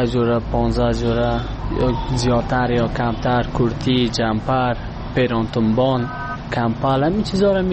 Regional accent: Afghanistan

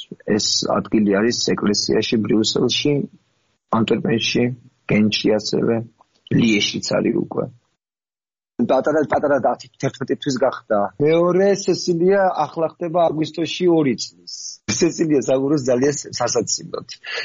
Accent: Tbilisi, Georgia; also born or lived in Kakheti; დავიბადე თბილისში და მე გავიზარდე კიდევაც თბილისში, არასოდეს თავი მე თბილისად არ წარმიდგენია რა, ყოველთვის ვიყავი კახელი. და ეს მე 12 წლის მე ბედმა მარგუნა და გადავედი სოფელში საცხოვრებლად, ბებია პაპასთან.

